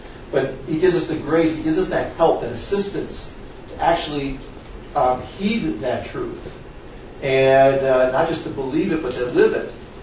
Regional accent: Wisconsin, United States; but I'm from Wisconsin. My whole family, I'm the oldest of eight. My family lives in Wisconsin, or all my brothers and sisters do.

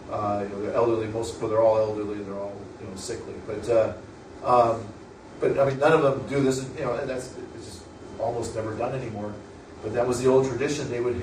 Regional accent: Wisconsin, United States; And growing up in Wisconsin, during the middle of winter, it seemed that holy water bottle sat under on a dresser or whatever, which often sat near a window.

